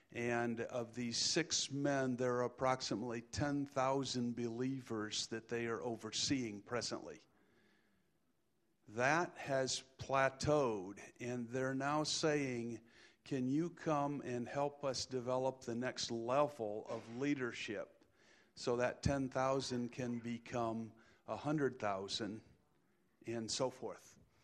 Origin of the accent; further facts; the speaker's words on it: Indonesia; Many of you know, I was raised in Indonesia and have spent roughly 20-plus years of my life in Indonesia.